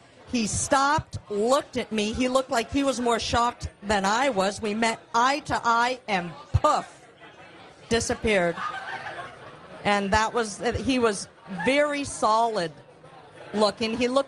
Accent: Tucson, Arizona, United States; from Tucson.

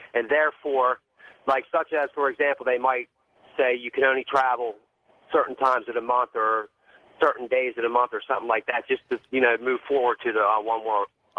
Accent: Wilmington, Delaware, United States; from Wilmington, Delaware.

